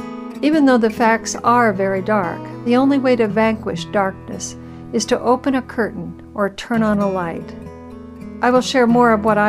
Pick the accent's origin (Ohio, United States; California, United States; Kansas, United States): Kansas, United States; Goodland; when my family visited Smoky Gardens, a little reservoir on the Smoky Hill River south of my hometown, Goodland